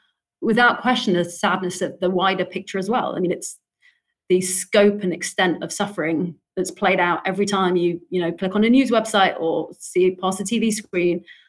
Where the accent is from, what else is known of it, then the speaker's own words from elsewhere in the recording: London, United Kingdom; I grew up in London. I've lived here most of my life. I think it's an amazing place to be Jewish.